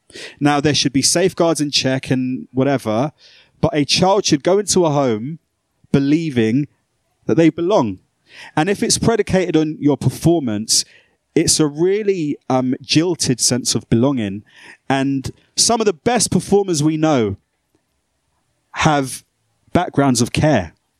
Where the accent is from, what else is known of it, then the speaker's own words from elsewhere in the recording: London, United Kingdom; I sound more like a broadcaster now probably than I did growing up in South London, but I was a foster kid